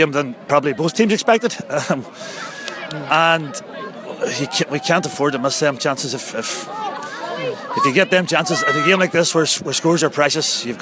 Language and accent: English; Drumcondon, Northern Ireland, United Kingdom; I'm from Drumcondon, just outside